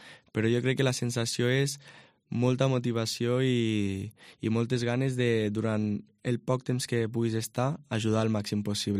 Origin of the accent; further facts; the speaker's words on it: Lleida, Catalonia, Spain; Sí, jo sóc de Lleida.